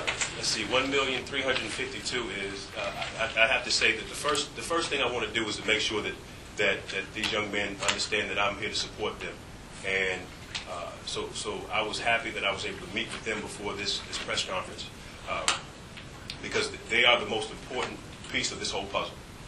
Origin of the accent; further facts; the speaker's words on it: Chicago, Illinois, United States; I'm from Chicago. I've recruited in Chicago.